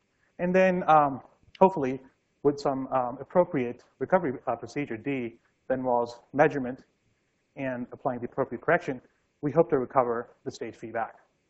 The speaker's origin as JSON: {"language": "English", "region": "Jammu and Kashmir", "country": "India", "said": "I'm from Kashmir, which is in northern India, the Indian side, of course."}